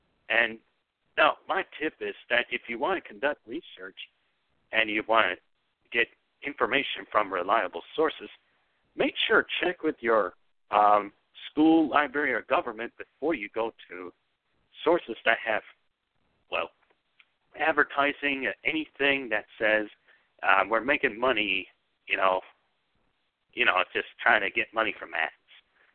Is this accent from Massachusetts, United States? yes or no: no; Texas, United States; born there; I was born in Texas on January 14th, 1992. I consider that a good old state of Texas.